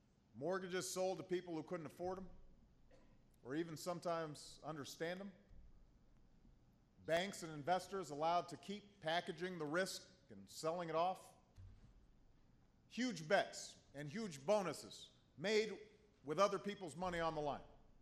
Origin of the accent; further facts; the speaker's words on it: Kansas, United States; Actually, I like to say that I got my name from my father, but I got my accent and my values from my mother. She was born in Wichita. Her mother grew up in Augusta. Her father was from El Dorado. So my Kansas roots run deep.